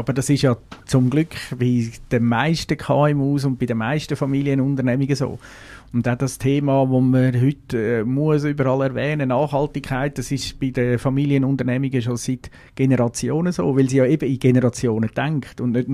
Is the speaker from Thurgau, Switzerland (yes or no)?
no; Uri, Switzerland; also born or lived in Zurich; als Zürcher, ursprünglich Urner, sind anfangs 80er Jahre auf Basel gekommen.